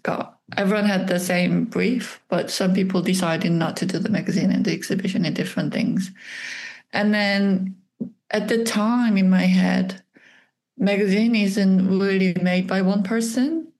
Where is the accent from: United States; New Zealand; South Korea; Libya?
South Korea; English is a second language; moved away as an adult; now in London, United Kingdom; So I came to London from Korea to be a study abroad student. So just for studying English, basically.